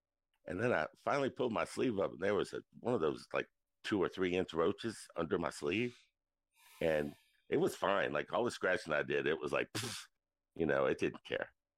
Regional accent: New Orleans, Louisiana, United States; I'm from New Orleans, and they have those everywhere.

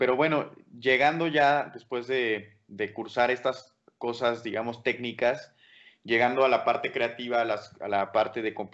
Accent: La Piedad, Michoacán, Mexico; yo soy originario de La Piedad, Michoacán. Ahí comencé a estudiar piano a los 5 años de edad

